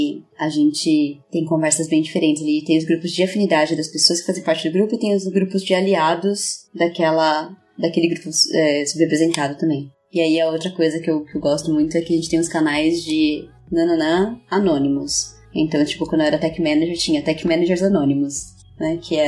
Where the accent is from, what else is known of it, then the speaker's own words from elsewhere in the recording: São Paulo, Brazil; eu sou nascida e criada em São Paulo. Adoro a cidade. Gosto muito daqui. E... eu vivi a maior parte da minha vida no Jabaquara, no perto da divisa de Ademo. E aí eu fui morar um pouquinho ali na Augusta, literalmente na Augusta, né?